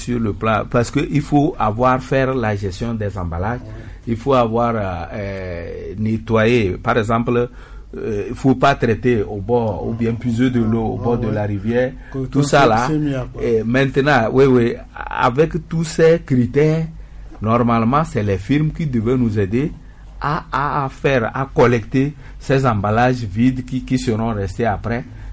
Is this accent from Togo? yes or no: yes; Togo; Chez nous, au Togo